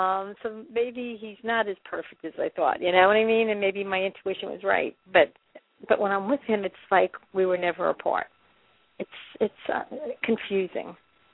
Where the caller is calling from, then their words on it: Pennsylvania, United States; I'm from Pennsylvania.